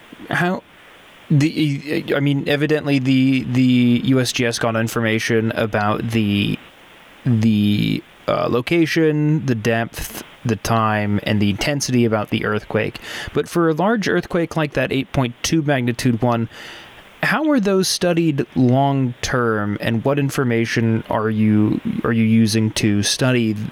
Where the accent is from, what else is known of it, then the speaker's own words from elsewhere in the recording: Seattle, Washington, United States; but I grew up in the Seattle area